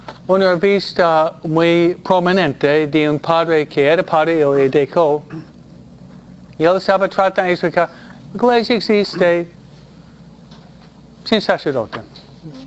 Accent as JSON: {"language": "Spanish", "region": "New York", "country": "United States", "said": "Yo vengo de Nueva York, ¿no? Cae la nieve, ¿no?"}